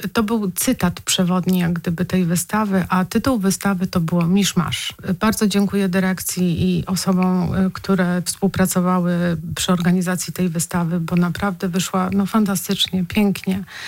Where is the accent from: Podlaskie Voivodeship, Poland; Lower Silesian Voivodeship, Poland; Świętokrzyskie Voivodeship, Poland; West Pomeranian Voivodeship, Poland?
Świętokrzyskie Voivodeship, Poland; Kielce; Ja też jestem z Kielc.